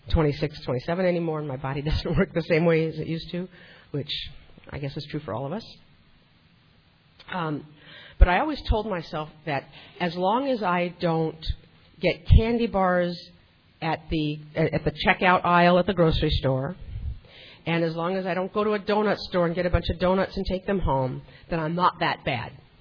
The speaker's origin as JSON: {"language": "English", "town": "Los Angeles", "region": "California", "country": "United States", "tie": "born or raised there", "said": "I grew up in OA in Los Angeles in a group 8 years ago, 1986. So in October of 1986, I moved to Eagle Rock, which is in the San Gabriel Valley"}